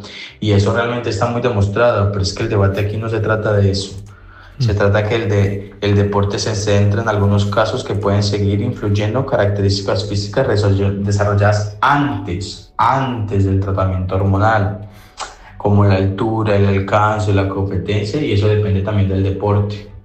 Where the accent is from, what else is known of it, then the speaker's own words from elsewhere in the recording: Colombia; Soy colombiano y en mi país en su momento tuve la dicha de ser líder de un pequeño grupo